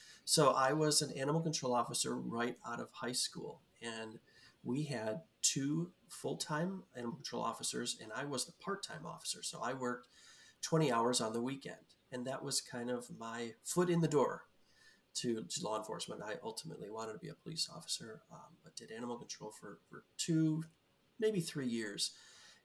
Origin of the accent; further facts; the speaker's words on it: Bolingbrook, Illinois, United States; I think it was about 2 months ago in a neighboring town of where I grew up in Bolingbrook.